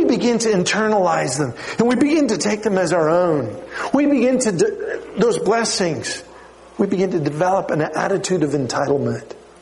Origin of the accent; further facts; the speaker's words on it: Canada; now in United States; Now, I was an international student here. I'm from Canada.